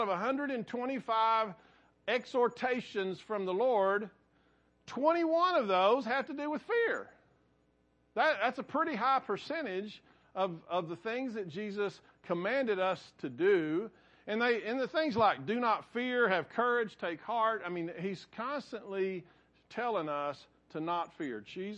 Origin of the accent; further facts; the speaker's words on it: Winters, Texas, United States; born there; I was born in Winters, down by Winters.